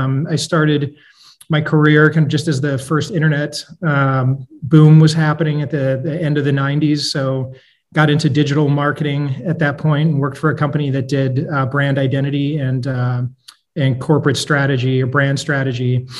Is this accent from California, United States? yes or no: no; Michigan, United States; I grew up in Michigan.